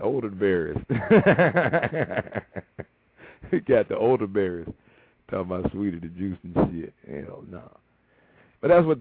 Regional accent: Tampa, Florida, United States; I'm like, well, man, I'm from Tampa too, dog.

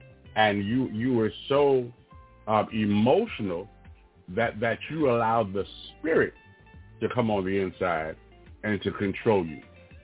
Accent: New York, United States; I'm also from New York, don't live in New York anymore

